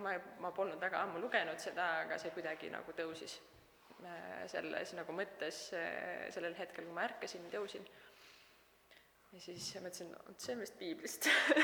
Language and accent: Estonian; Rapla, Rapla County, Estonia; now in Hiiumaa, Estonia; Vähemalt seal, kus mina üles kasvasin Raplas, seal selliseid kellukameresid ei näe.